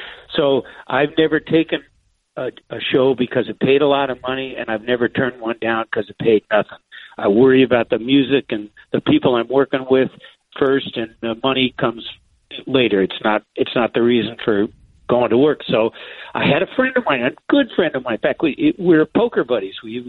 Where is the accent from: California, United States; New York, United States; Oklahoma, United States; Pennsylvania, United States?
California, United States; San Fernando Valley; I'm 75. I grew up in the San Fernando Valley. If you want to see how life was back then, go see American Graffiti.